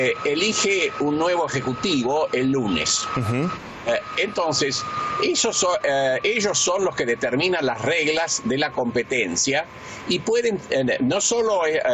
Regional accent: Argentina; como decimos en mi país, en la Argentina

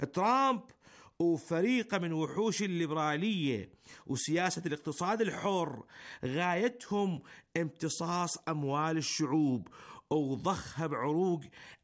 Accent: Iraq; now in Iran; أنا كعراقي مقيم بالجمهورية الإسلامية أقلكم لا أو ألف لا

